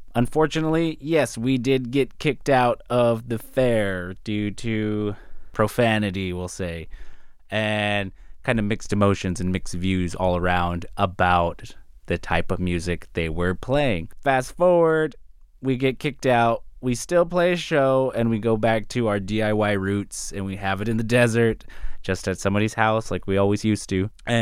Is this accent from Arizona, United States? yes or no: yes; Arizona, United States; So I'm from the Gila River Indian community.